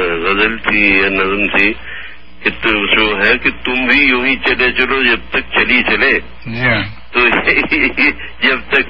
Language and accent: Urdu; India; first language Gujarati; Urdu is a second language; میں گجراتی میں پلا بڑھا ہوں, انگریزی میں پلا بڑھا ہوں, تو یہ ہندی اردو, تو بس کنارے کنارے پر میں رہا ہوں ان دو مہاساگروں کے.